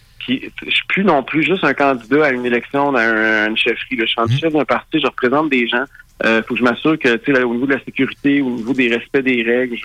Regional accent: Quebec, Canada; je suis un nationaliste, je suis un francophone, je suis québécois, je suis fier de mes origines, de mon identité.

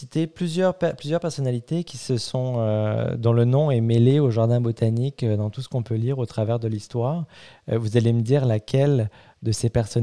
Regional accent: Grenoble, Auvergne-Rhône-Alpes, France; born there; je suis né à Grenoble, donc dans les Alpes.

